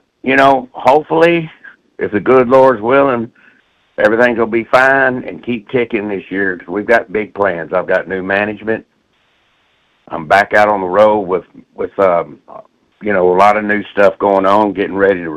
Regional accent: Beaumont, Texas, United States; because we're both from Beaumont, Texas.

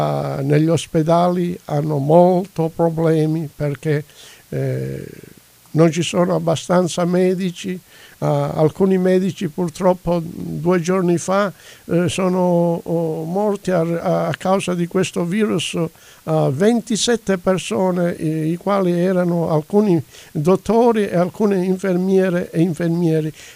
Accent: Calabria, Italy; La Calabria, dato che noi siamo calabresi

